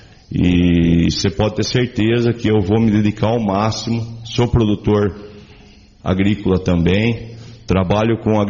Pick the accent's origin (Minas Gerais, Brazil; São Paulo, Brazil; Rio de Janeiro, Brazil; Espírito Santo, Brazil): São Paulo, Brazil; Itápolis; eu sou nascido, sou criado aqui em Itápolis, minha família daqui é uma família numerosa, né? É família de produtores agrícolas aí, tá?